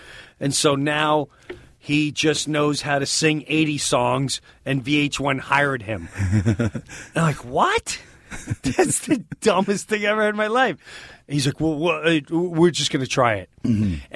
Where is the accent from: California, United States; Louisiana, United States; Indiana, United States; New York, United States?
New York, United States; I'm Long Island. Long Island.